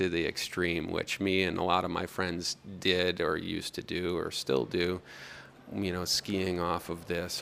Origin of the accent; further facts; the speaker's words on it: Pennsylvania, United States; now in Alaska, United States; I came up here from Pennsylvania about 18 years ago, and I came up for adventure and the Jack London thing and mountains and fish and all this great stuff.